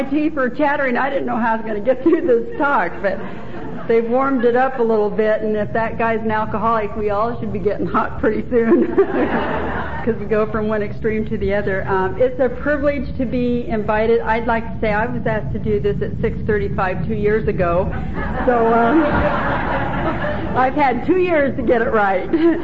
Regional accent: California, United States; Anyway, I am from California. I was raised in California.

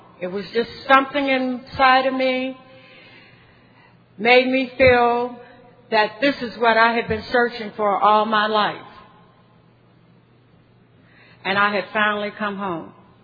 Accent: Chicago, Illinois, United States; moved away as an adult; now in Cleveland, United States; I grew up in Chicago, as I said, and my third husband, he and I both were products of Chicago, and we decided we didn't want to bring the kids up there, so we relocated to Cleveland, Ohio.

